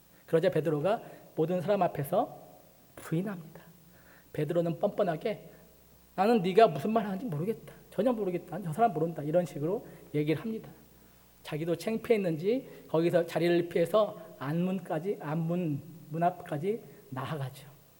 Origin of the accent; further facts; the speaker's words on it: Gochang, North Jeolla, South Korea; 제가 그 전라북도 고창이라는 곳에서 할머니 할아버지에게서 어릴 적 자랐어요. 언제부터 냐고 엄마한테 여쭤봤더니 그 두 살 반부터 여덟 살까지 자랐다고 그러시더라고요.